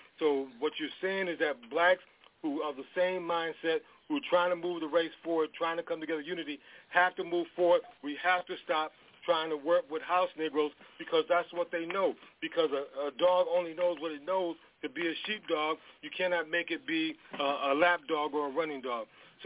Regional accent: Detroit, Michigan, United States; he's right that I'm from Detroit, and back in Detroit, back in 1989, I was working on my doctorate

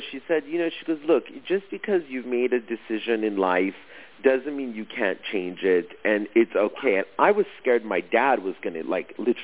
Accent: London, United Kingdom; born there; my mom and I, although I was born in London and had been to Europe a lot, we had never done the sightseeing thing.

